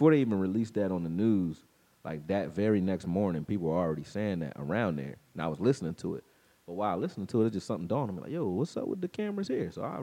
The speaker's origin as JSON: {"language": "English", "town": "Philadelphia", "region": "Pennsylvania", "country": "United States", "said": "I was like, I was like, yo, I'm legit from Philly."}